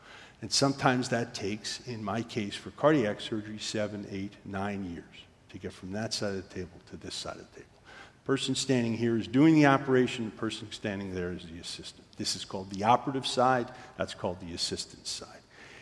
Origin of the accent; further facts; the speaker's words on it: Doylestown, Pennsylvania, United States; I grew up in Doylestown, which is a suburb of Philadelphia, about an hour north of Philadelphia. My wife and I are from there. We went to high school together there.